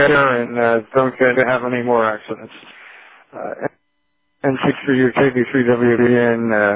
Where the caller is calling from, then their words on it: Florida, United States; Dave, I'm copying you from Florida.